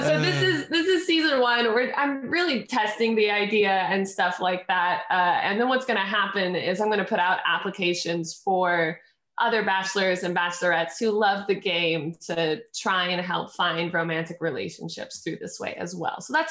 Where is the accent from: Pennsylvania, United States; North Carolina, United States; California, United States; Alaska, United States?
Alaska, United States; So I'm an Alaskan-grown girl. I was born and raised up in Alaska, and then since then, I've just been traveling the world.